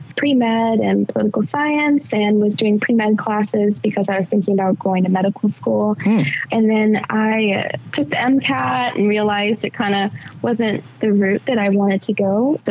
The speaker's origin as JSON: {"language": "English", "town": "Lynchburg", "region": "Virginia", "country": "United States", "said": "I'm originally from Lynchburg, Virginia, which is a smaller town in Virginia, right below Charlottesville, Virginia"}